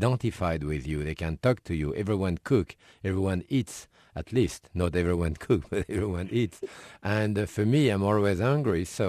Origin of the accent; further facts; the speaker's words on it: Connecticut, United States; accent: Connecticut; Of course, my accent is more from Connecticut than from here.